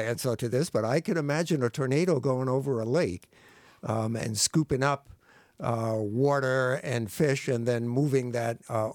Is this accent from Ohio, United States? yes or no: no; New York, United States; you didn't know I was from Long Island.